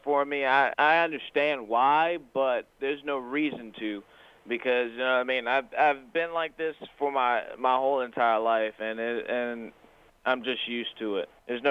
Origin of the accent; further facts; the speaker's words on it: La Plata, Maryland, United States; born there; I was born in La Plata, Maryland, and I was born without any legs.